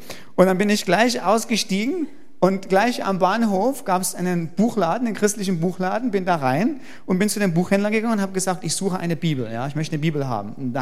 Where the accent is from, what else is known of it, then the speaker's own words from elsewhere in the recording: East Germany, Germany; Wir sind also in der DDR aufgewachsen.